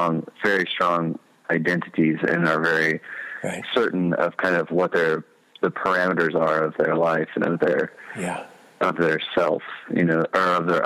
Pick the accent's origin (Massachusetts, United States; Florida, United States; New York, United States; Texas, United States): Texas, United States; Austin; born there; I guess I am an American. I'm a Texan born in Austin, but I've been fortunate enough to see a lot of other cultures and to interact with a lot of other cultures